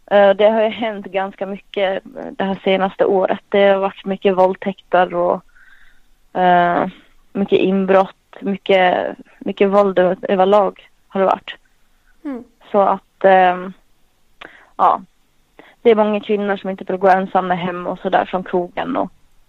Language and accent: Swedish; Gotland, Sweden; Jag är vanlig gotlänning. 26 år gammal, bor på Gotland.